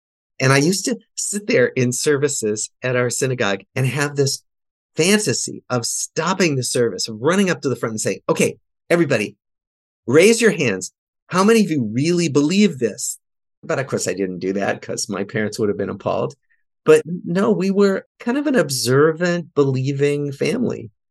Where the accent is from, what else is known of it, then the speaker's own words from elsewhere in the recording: Des Moines, Iowa, United States; I'm a Jew from Des Moines, Iowa.